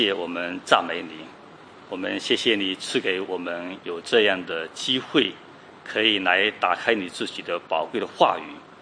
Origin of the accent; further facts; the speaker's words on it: China; now in Australia; 我想我们都是从中国过来的